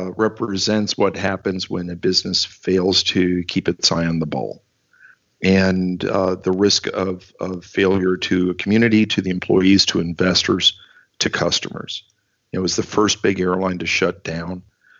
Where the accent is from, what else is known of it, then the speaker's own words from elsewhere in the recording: New York, United States; And as I mentioned, I'm from New York, but my mother is from Dallas.